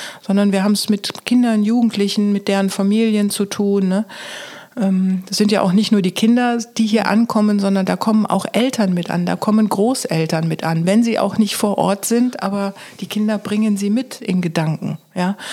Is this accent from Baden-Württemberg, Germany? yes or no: yes; Baden-Württemberg, Germany; also born or lived in Ruhr / Palatinate; now in Westerwald, Germany; durch die berufliche Tätigkeit meines Vaters bin ich im Ruhrpott geboren, bin dann bei den Schwaben aufgewachsen, bin in der Pfalz unten dann zur Ausbildung gewesen, ne?